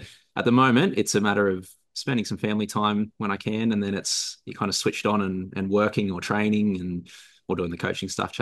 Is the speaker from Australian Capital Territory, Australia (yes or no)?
no; Ipswich, Queensland, Australia; I was born in Ipswich and moved to the coast when I was young, but out there, like, rugby league's the only sport that they know exists pretty much.